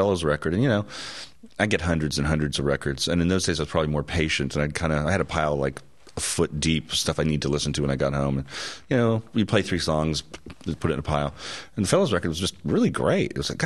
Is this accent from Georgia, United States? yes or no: yes; Georgia, United States; also born or lived in California; I was born in California and moved around a lot, but we moved to Georgia in 1970 or 71, I think. So then I spent the next 20 years there. So if anyone asks me, I always tell them I'm from the South.